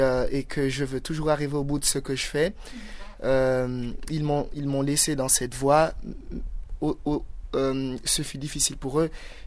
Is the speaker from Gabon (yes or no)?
yes; Gabon; Ouais, je suis originaire du Gabon.